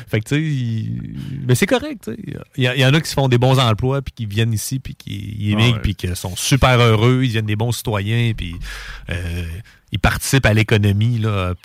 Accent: Quebec City, Quebec, Canada; Je viens de Québec, là, je viens de Charlebourg.

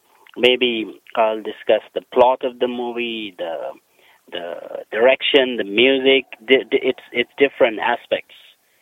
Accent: Pakistan; English is a second language; from Pakistan. An interesting thing about me is that I'm also an English language teacher like Luke.

